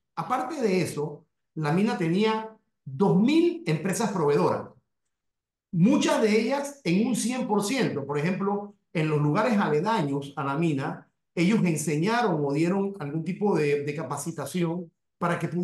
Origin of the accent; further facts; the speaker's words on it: Panama; si nosotros lo que queríamos como panameños era mejor negociar un mejor contrato